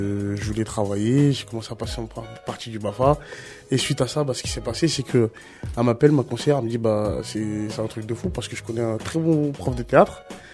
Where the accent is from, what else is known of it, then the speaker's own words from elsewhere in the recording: Saint-Denis, Île-de-France, France; comédien. Je viens tout droit de Saint-Denis, hein, pur produit de Saint-Denis. Je suis né et j'ai grandi à Saint-Denis. Quartier Percémoire